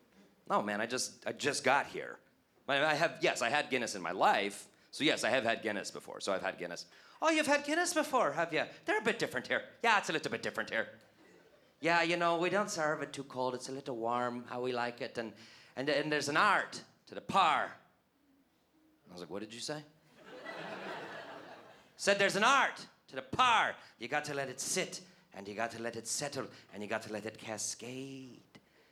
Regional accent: Colorado, United States; I'm from Colorado, we have Coors. It's not like that.

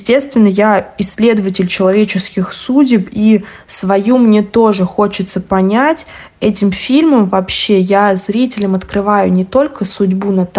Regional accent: Donetsk Oblast, Ukraine; Я выросла в Новоазовском районе, я здесь училась, и в 19-м году я поехала учиться во ВГИК. То есть можно сказать, что я местная, мои родители здесь живут

